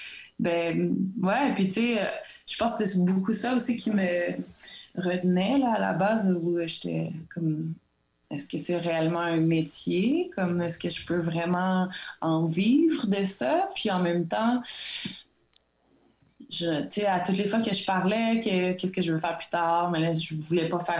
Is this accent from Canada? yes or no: yes; Quebec, Canada; moved away; Fait que je suis partie de l'Abitibi.